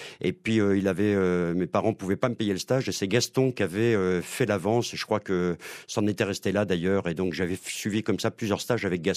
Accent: Tours, Centre-Val de Loire, France; now in Clermont-Ferrand, France; L'école Brassard à Tours, justement, ma ville natale. Et puis ensuite, je suis arrivé à Clermont-Ferrand

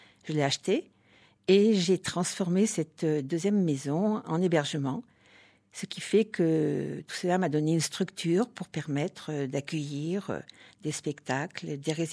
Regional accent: Auvergne-Rhône-Alpes, France; Tout d'abord, je suis originaire de la Haute-Loire.

